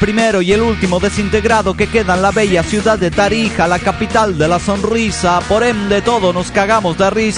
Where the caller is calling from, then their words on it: California, United States; aquí vengo escribiéndoles desde California.